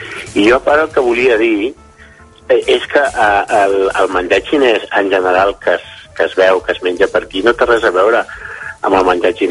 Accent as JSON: {"language": "Catalan", "town": "Mataró", "region": "Catalonia", "country": "Spain", "said": "ara estic a un altre lloc, però soc de Mataró."}